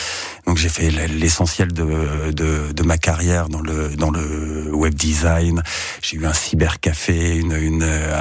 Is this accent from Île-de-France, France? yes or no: yes; Paris, Île-de-France, France; Alors moi, je suis parisien, je suis pas du tout du coin